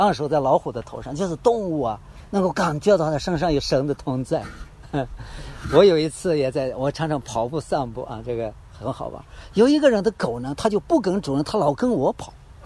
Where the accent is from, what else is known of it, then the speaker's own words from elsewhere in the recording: China; 我中国人可能有中国人的模型啊